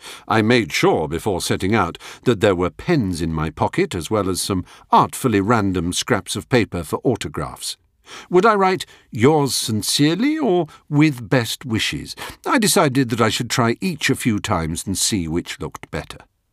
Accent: England, United Kingdom; I am English, tweedy, pucker, confident, establishment, self-assured, in charge.

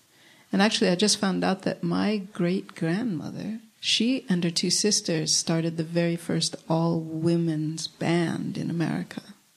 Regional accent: Jamestown, United States; Well, I spent my first 25 years there.

